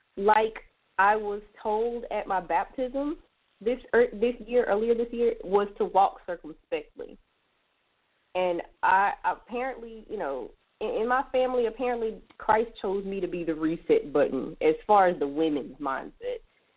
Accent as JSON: {"language": "English", "town": "Birmingham", "region": "Alabama", "country": "United States", "said": "I'm from the Birmingham area. Birmingham, Alabama."}